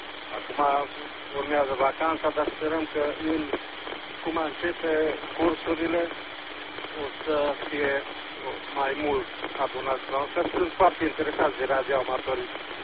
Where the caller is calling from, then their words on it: Satu Mare, Satu Mare County, Romania; sunt de la Satul Mare.